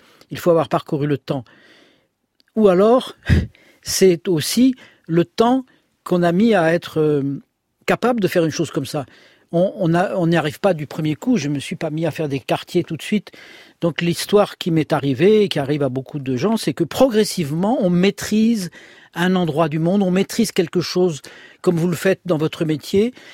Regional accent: France

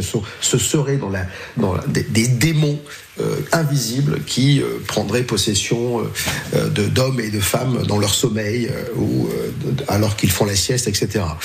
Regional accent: Paris, Île-de-France, France; Moi, je suis parisien, je fais des dîners parisiens

